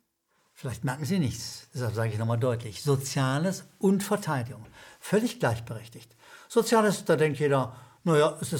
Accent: Rhineland, Germany; accent: Rhineland; Sie werden es möglicherweise an meinem Akzent schon gehört haben. Ich komme aus dem Rheinland.

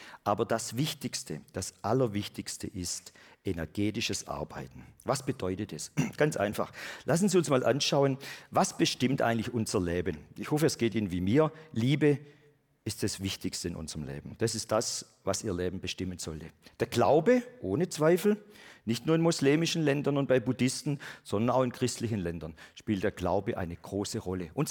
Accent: Baden-Württemberg, Germany; Ich bin Schwabe.

